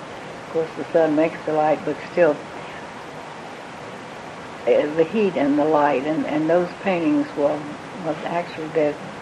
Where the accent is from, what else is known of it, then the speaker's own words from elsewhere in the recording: Houston, Texas, United States; also born or lived in Fort Worth; Well, I always say I was born in Houston. I actually was born in Fort Worth, but my father was a lawyer, and he was left the firm in Fort Worth when I was a baby and came to Houston, so I've lived here all my life.